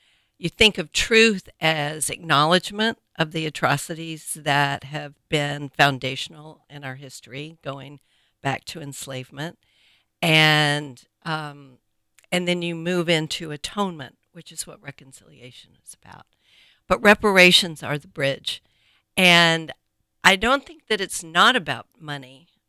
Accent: Pittsburgh, Pennsylvania, United States; Well, I came from Pittsburgh and my background isn't enslavers and yada, yada.

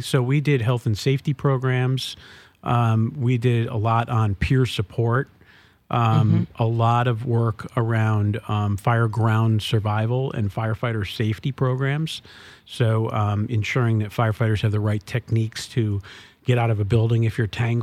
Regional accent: Vermont, United States; also born or lived in Boston; I grew up in southern Vermont. I was born in Boston, and my mom moved to the southern part of the state.

